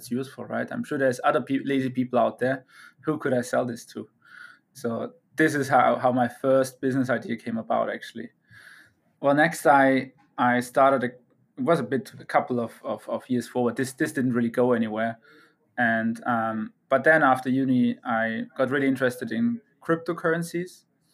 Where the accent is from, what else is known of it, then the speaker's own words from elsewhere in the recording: Vienna, Austria; English is a second language; So I'm from Vienna originally. That's in Austria.